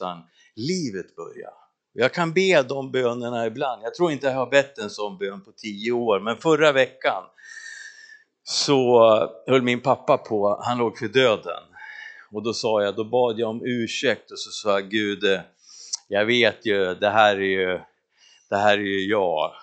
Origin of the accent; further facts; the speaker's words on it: Västerås, Västmanland County, Sweden; och jag kommer ifrån Västerås